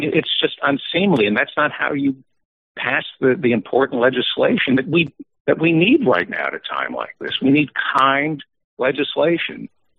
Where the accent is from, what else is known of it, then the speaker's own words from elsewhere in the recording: Greenwich, Connecticut, United States; It was a small town, Greenwich, Connecticut. I had to share a floor with my maid.